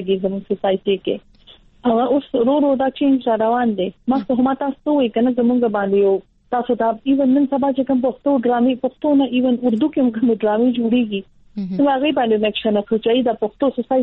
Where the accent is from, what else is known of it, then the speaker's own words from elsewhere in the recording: Peshawar, Khyber Pakhtunkhwa, Pakistan; زه په پېښور لوکل یم او زه دلته مطلب دلته پیدا شول